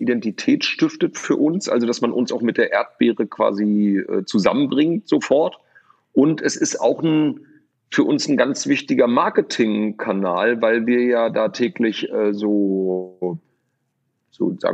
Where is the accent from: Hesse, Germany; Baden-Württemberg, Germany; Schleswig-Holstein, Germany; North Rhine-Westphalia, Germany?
Schleswig-Holstein, Germany; Lübeck; born there; ich bin in Lübeck geboren